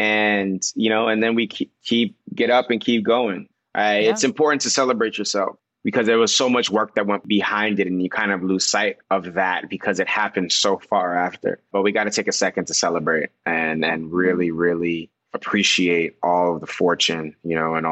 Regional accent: New York, United States; So, like, you know, growing up in New York, it's such a melting pot.

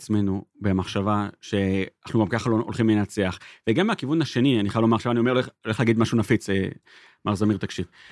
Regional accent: Haifa, Haifa District, Israel; כחיפאים זוכים את...

